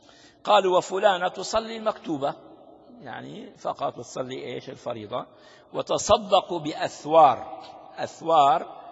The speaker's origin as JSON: {"language": "Arabic", "country": "Syria", "said": "هذه هنا في البلاد ما في، منا عندنا في سوريا قد يوجد من موديل 1950"}